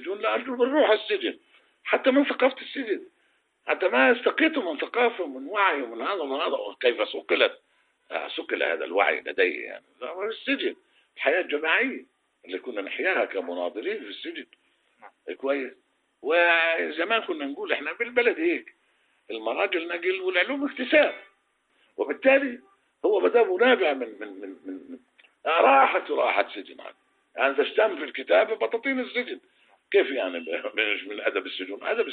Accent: Palestine; بس بحلم أن أخذ حقي كمان كفلسطيني كشعب

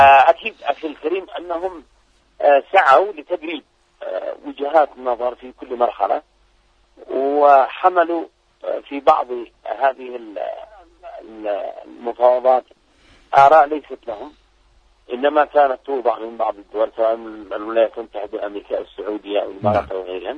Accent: Yemen; العدوان الذي حصل على بلدنا اليمن

